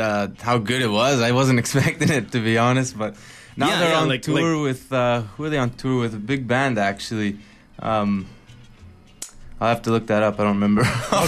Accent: Athens, Attica, Greece; English is a second language; Yeah, from my hometown in Athens.

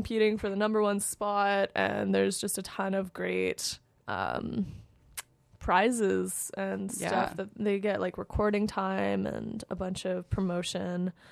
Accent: Ontario, Canada; I'm from Ontario, I was going home for the summer.

